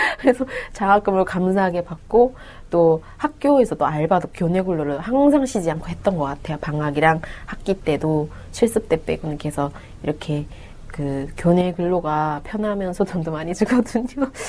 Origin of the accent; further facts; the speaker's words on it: North Korea; now in South Korea; 너무 촌스럽고 북한에서 온 티도 났고 모든 게 딱 북한에서 바로 딱 옮겨놓은 아이니까